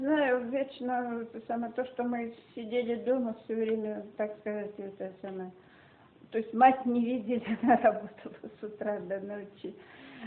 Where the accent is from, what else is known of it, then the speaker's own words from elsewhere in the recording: Gorbunovka, Kemerovo Oblast, Russia; born there; Я родилась в Промышленском районе. Деревня Горбуновка, здесь котел Кузбасс. Раньше это была Новосибирская область, сейчас это Кемеровская область, так что я кузбасская.